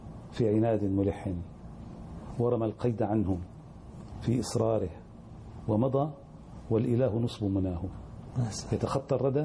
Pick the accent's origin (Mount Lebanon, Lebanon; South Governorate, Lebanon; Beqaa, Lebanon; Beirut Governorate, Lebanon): Mount Lebanon, Lebanon; Qornayel; born there; أنا ولدت في قرية قرنايل، في مصيف قرنايل في لبنان